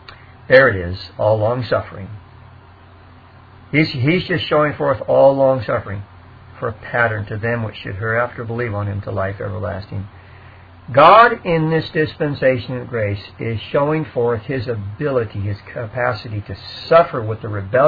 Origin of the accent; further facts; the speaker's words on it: San Antonio, Texas, United States; you guys know I'm from Texas, from San Antonio